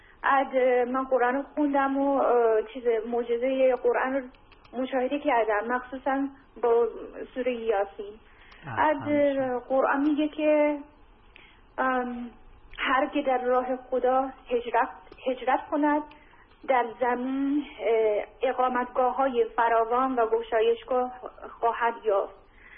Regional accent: Japan; Persian is a second language; now in Iran; من اهل ژاپن هستم.

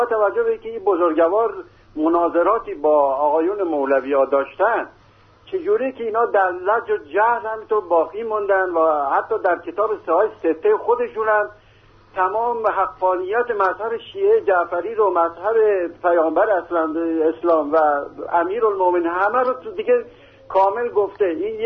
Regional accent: Shiraz, Fars, Iran; از شیراز هستم.

